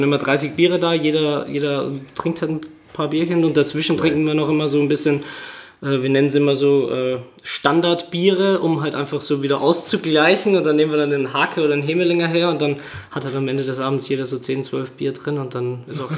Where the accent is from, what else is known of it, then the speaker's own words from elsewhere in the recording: Austria; ich bin jetzt seit 6 Jahren, sechs Jahre sind's, 2013 bin ich hierher gekommen. Und ursprünglich komme ich so ziemlich aus der Mitte von Österreich, das ist jetzt irgendwie keine größere Stadt in der Nähe.